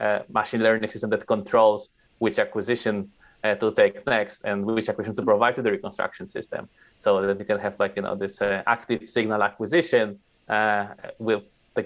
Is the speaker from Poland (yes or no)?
yes; Wrocław, Lower Silesian Voivodeship, Poland; English is a second language; Therefore, I decided to study informatics at my hometown university in Wrocław